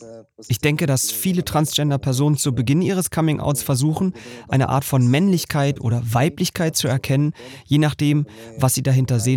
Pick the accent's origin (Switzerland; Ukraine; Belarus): Ukraine; Mykolaiv Oblast; also born or lived in Odesa; Ich wurde in Odessa geboren. Dann bin ich in der Region Mykolaiv zur Schule gegangen und danach nach Odessa zurückgekehrt, um an der Universität zu studieren.